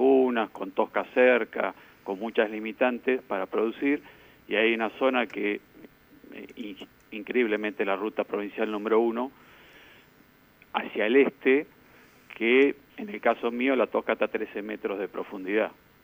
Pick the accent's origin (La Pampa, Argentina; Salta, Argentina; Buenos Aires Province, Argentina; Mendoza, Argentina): La Pampa, Argentina; General Pico; yo soy nativo de General Pico